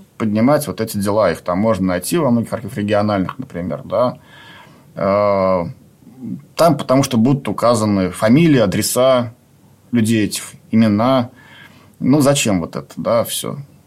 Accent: Volga region, Russia; Я сам местный волжанин.

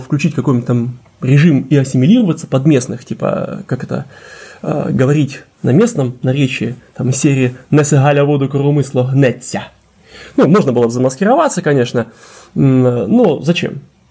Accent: Nizhny Novgorod, Nizhny Novgorod Oblast, Russia; Я говорю, нет, я коренной нижегородец.

